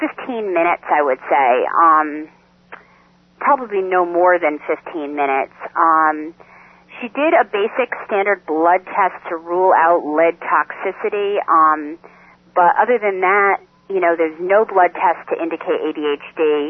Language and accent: English; New York, United States; Basically, I'm a mother from New York